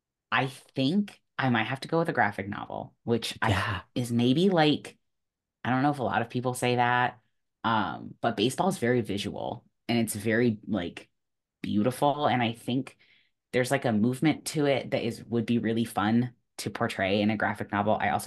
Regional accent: Oregon, United States; now in Brooklyn, United States; But I'm from Oregon. I live in Brooklyn now, but I'm from Oregon, and there's only one baseball team in the entire Pacific Northwest, and it's the Mariners.

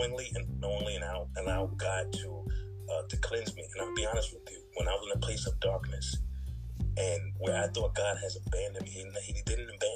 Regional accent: New York City, New York, United States; I'm 41 years old. I'm from Jamaica, Queens, New York.

